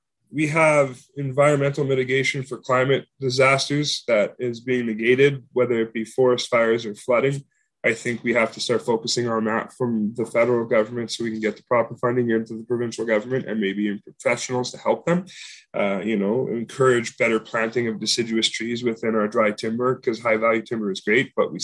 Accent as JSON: {"language": "English", "town": "Winnipeg", "region": "Manitoba", "country": "Canada", "tie": "born or raised there", "said": "I grew up in Winnipeg in one of the poorest neighborhoods in Canada, which was the most violent neighborhood in North America for 10 years running through my childhood."}